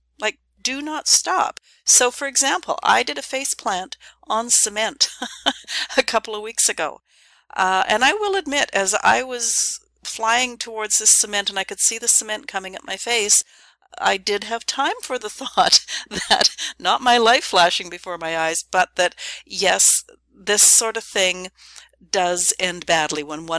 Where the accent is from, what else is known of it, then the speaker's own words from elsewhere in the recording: Canada; I'm a Canadian